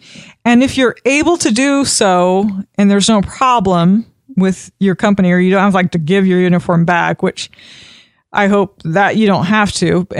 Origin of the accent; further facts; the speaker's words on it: Florida, United States; even if you live in a hot, humid climate, I'm from South Florida